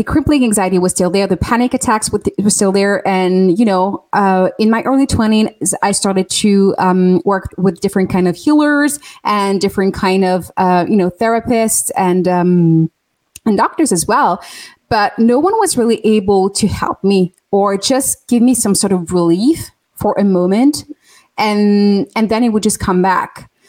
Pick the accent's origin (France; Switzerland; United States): France; English is a second language; moved away; So I'm now 37, but I was born in France, and I grew up in France, and I really grew up in a very toxic and abusive environment.